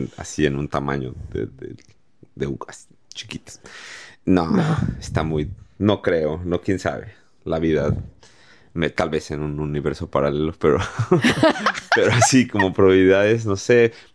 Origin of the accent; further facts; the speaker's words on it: Mexico City, Mexico; Soy chilango de la Ciudad de México.